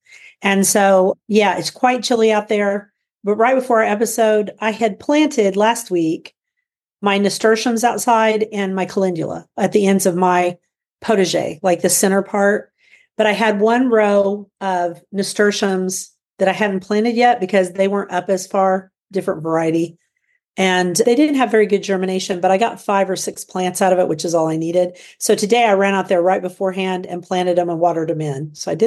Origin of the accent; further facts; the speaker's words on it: Guthrie, Oklahoma, United States; from Guthrie, Oklahoma, where I garden an acre and a half out of 7.5 acres in the country.